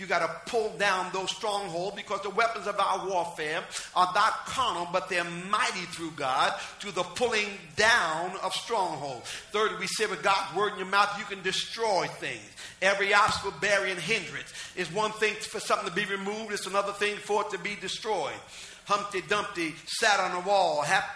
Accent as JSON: {"language": "English", "region": "New Jersey", "country": "United States", "tie": "born or raised there", "said": "But they had the Newark riot. Newark is 5 minutes away from my hometown."}